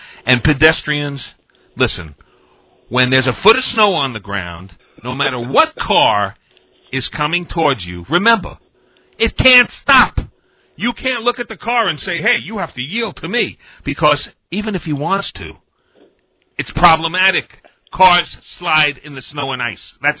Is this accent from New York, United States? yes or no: yes; New York City, New York, United States; Hey, I'm a Bronx boy. I was born and raised in the Bronx.